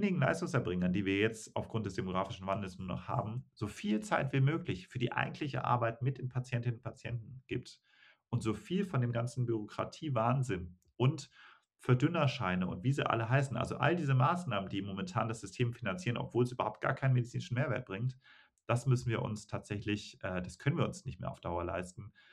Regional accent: Germany; was wir als Deutsche ja eigentlich immer anstreben und wofür wir bekannt sind

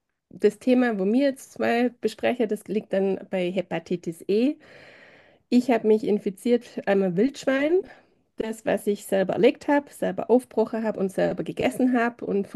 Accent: Baden-Württemberg, Germany; Ich komme aus dem Schwabenländle, bin 43.

